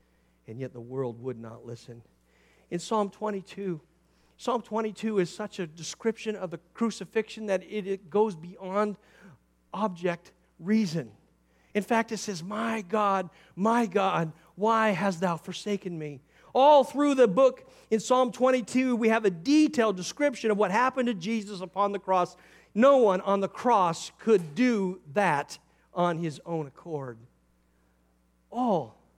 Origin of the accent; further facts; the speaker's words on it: Woodinville, Washington, United States; And we said, well, we're from Woodinville.